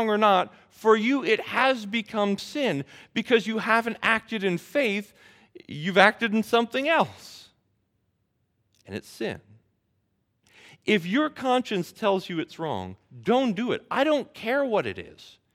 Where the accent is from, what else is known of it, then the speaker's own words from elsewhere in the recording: United States; I am not accustomed to living that way because I'm an American. I was brought up in a culture where we value deeply individual freedom and individual freedom of expression.